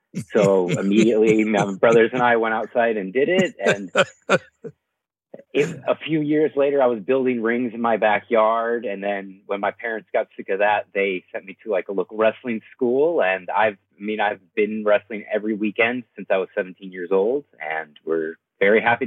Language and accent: English; United States; I mean, so I am an American professional wrestler.